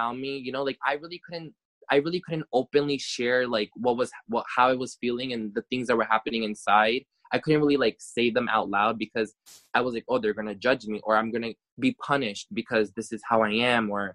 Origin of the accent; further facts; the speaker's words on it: New York, United States; I am Punjabi in my roots, but I'm born and raised in New York, which is in America.